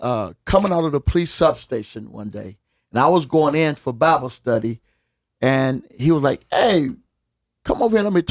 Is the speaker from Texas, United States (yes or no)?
no; Virginia, United States; Virginia.